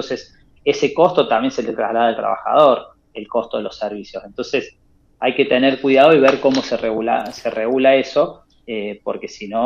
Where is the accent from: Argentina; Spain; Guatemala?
Argentina; Río Cuarto, Córdoba; now in Buenos Aires, Argentina; Yo conozco la realidad de Córdoba, pues soy de Río Cuarto, Córdoba, y conozco la realidad de Buenos Aires, porque me toca vivir acá actualmente.